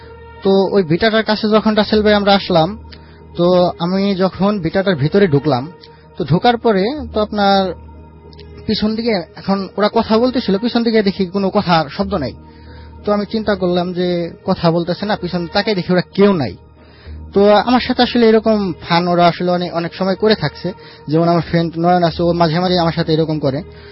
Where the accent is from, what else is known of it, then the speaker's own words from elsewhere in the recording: Manikganj, Dhaka Division, Bangladesh; তো আমাদের গ্রামে একটি মেলা হয়, তো 15 দিন ব্যাপী একটা মেলা হয়। তো মানিকগঞ্জ ডিস্ট্রিক্টে এটা আসলে অনেক মানে সবাই আর কি জানে যে এই মেলাটা হয়।